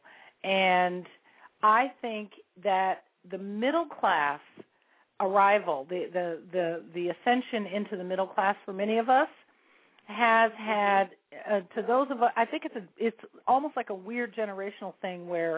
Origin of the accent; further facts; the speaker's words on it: San Francisco, California, United States; Whereas when I was growing up in San Francisco, nobody that any of us knew saw a therapist.